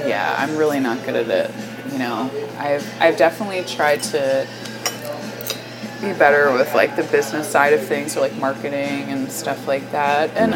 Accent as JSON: {"language": "English", "town": "Trevose", "region": "Pennsylvania", "country": "United States", "tie": "born or raised there", "said": "Yeah, well, I grew up in Trevose. A lot of people don't know what that is"}